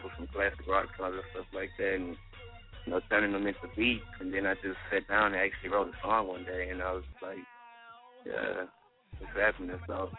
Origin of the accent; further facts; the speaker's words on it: Atlanta, Georgia, United States; now in Houston, United States; I'm from Atlanta, Zone 1, right here in Houston right now. I've been kind of, I guess you would say, kind of raised in Houston, man